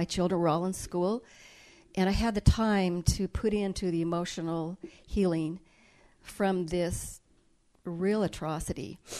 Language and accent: English; Colorado, United States; I'm from Colorado, one of seven children.